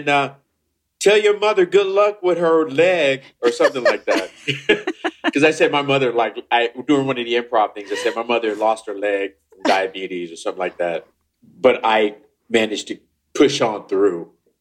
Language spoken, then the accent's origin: English; Chicago, Illinois, United States; And I was this nerd from Chicago who would, you know, it was insane to me